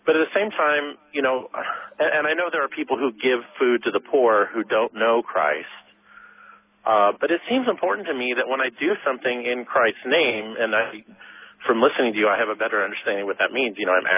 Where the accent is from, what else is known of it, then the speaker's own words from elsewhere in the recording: Monterey, California, United States; now in Stockton, United States; I'm normally from Monterey.